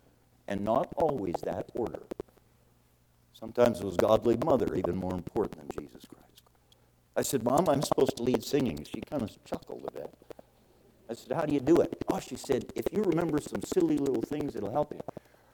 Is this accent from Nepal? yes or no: no; Canada; I'm a Canadian, so God forgave me for going to the United States.